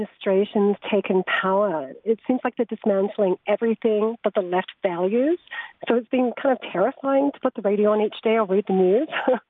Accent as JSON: {"language": "English", "country": "Australia", "moved": "yes", "lives_now": "United States", "said": "I'm from Australia, and I moved to America because I fell in love with the landscape."}